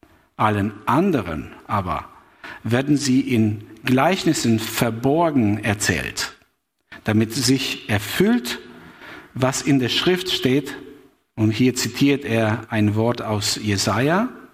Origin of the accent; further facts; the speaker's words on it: Albania; moved away as an adult; now in Germany; bin in Albanien geboren, aufgewachsen, bis ich 25 war und dann kam ich nach Deutschland. Und seit 27 Jahren bin ich Missionar in Deutschland.